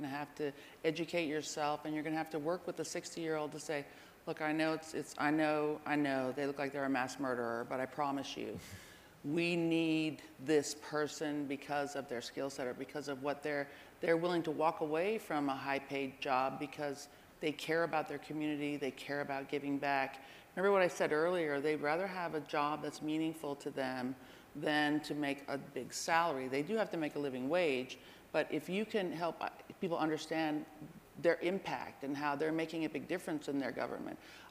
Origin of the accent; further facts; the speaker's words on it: Heidelberg, Baden-Württemberg, Germany; now in United States; I grew up in Heidelberg, by the way.